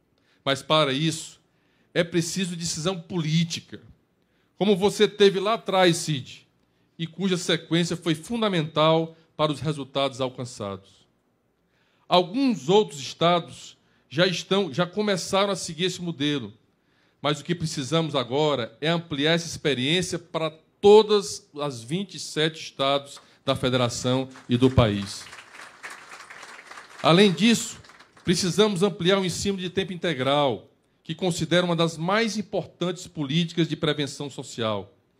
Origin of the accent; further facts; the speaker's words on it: Ceará, Brazil; No Ceará, minha terra